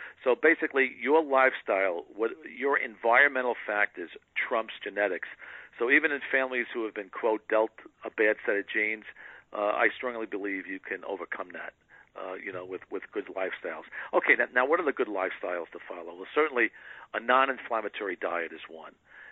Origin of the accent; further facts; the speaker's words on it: New York, United States; You know, you're from New York. I grew up in New York.